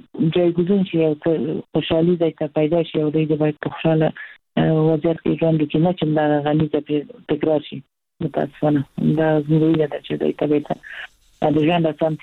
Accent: Herat, Afghanistan; موږ د هرات یو فرهنګي ښار دی

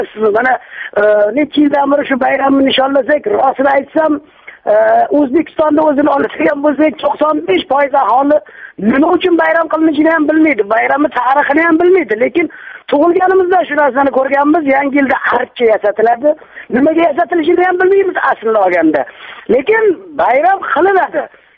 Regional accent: Tashkent, Uzbekistan; toshkentlik men aniq bilaman, chunki men toshkentlikman, Toshkentda tug'ilib o'sganman.

